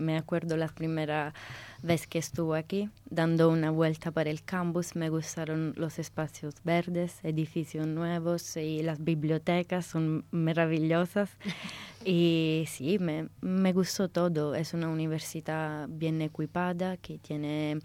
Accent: Italy; Spanish is a second language; sin duda me siento una ciudadana italiana, pero también una ciudadana del mundo

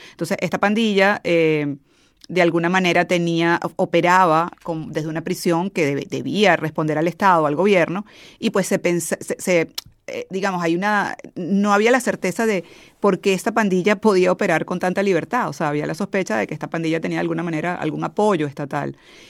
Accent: Venezuela; Yo soy venezolana

